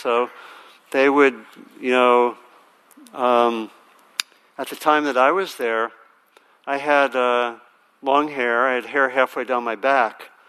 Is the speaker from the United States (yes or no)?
yes; Maryland, United States; And I grew up in Maryland and my parents moved to Virginia.